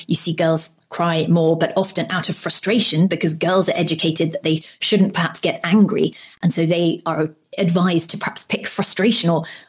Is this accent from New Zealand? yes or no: no; United Kingdom; I'm British